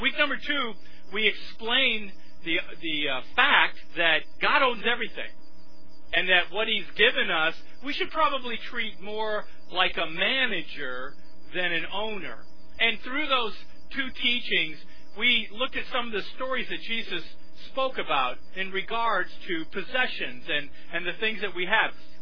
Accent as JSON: {"language": "English", "region": "Texas", "country": "United States", "tie": "born there", "said": "I was born in Texas, but we went ahead and joined you all."}